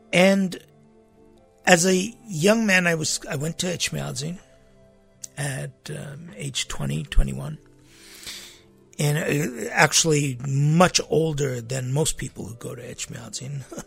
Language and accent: English; United States; Growing up in America back in the 50s, 60s. I was born in the 50s, but really, literally grew up in the 1960s.